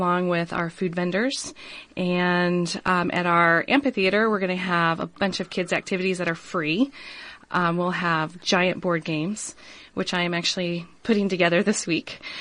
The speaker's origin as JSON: {"language": "English", "town": "Huxley", "region": "Iowa", "country": "United States", "said": "I'm from Huxley. I've been there for 16 years. I have three kids"}